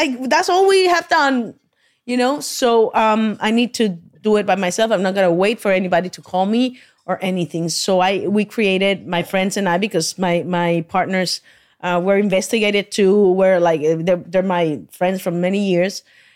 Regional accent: Mexico; I grew up in Mexico and they say, and I say, Mis Cholas.

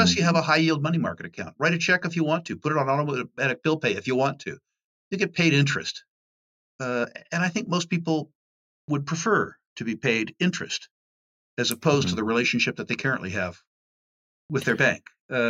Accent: California, United States; I was brought up in Silicon Valley, and I've been attracted to technology

